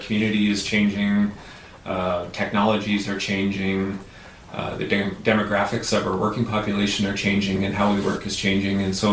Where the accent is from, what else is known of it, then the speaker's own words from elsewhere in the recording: Ontario, Canada; I grew up in Lanark County. I went to high school in Carleton Place.